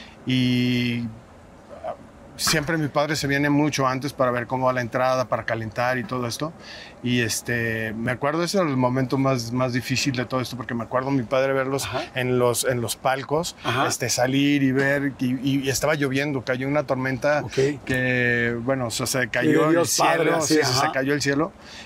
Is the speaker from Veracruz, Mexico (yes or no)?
no; Mexico City, Mexico; born there; mi mamá se vino embarazada aquí a la Ciudad de México y vivimos como 6-7 años. Okay. Yo nací aquí en Ciudad de México y me llevaron a registrar a Guadalajara.